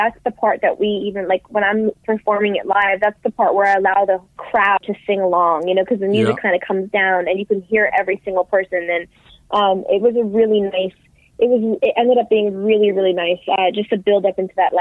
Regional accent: New York City, New York, United States; Yeah, I grew up in New York City

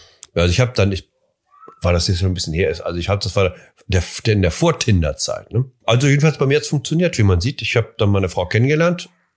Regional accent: Hamburg, Germany; born there; moved away; Ich bin in Hamburg geboren, war in Hamburg ganz gern, aber als ich da neulich wieder war, sagte ich, es war auch okay, dass ich jetzt weg bin.

